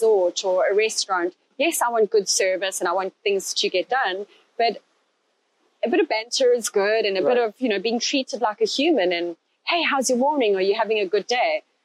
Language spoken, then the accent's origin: English; Zimbabwe; moved away as an adult; now in London, United Kingdom; even though I'm this girl from Rhodesia, from Africa, landing my job in London